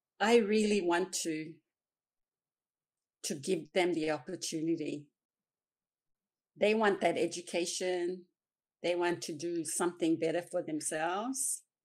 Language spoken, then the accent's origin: English; Kerema, Gulf Province, Papua New Guinea; Oh, because I come from Kerama, from the Gulf province